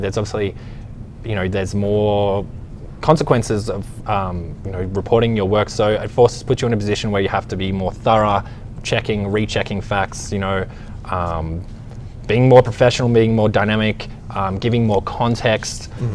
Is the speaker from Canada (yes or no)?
no; Australia; now in United States; And like I said, as an Australian, you know, they're leading a lot of things